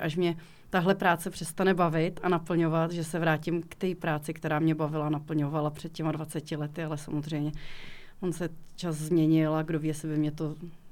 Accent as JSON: {"language": "Czech", "town": "České Budějovice", "region": "South Bohemian Region", "country": "Czechia", "tie": "born or raised there", "said": "Z Českých Budějovic. Tady jsem se narodila, tady žiju celou dobu."}